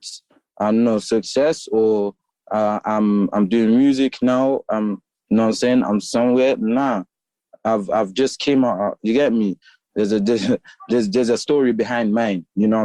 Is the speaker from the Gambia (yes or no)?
yes; Gambia; Again, me, I come from Gambia with pride.